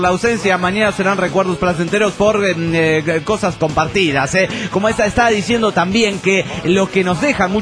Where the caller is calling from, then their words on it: Mexico; de México.